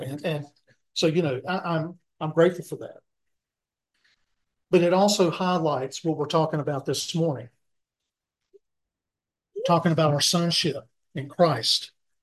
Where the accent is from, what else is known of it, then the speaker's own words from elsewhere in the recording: Clemens, United States; Years ago, when I was a child, I was growing up in Clemens. My mom was a single parent.